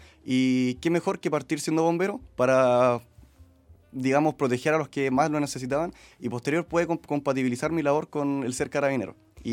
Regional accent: Viña del Mar, Valparaíso, Chile; Yo soy de Canal Vigle, de acá de Viñamarino.

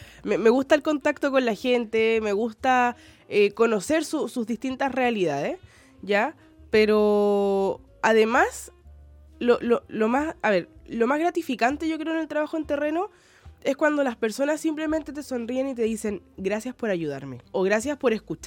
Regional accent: Valparaíso, Chile; que en mi caso yo soy de Valparaíso

